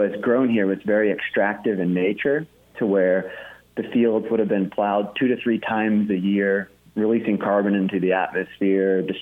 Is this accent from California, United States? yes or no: no; Austin, Texas, United States; We were born and raised in Austin, Texas, so we'd never had exposure to this agrarian lifestyle.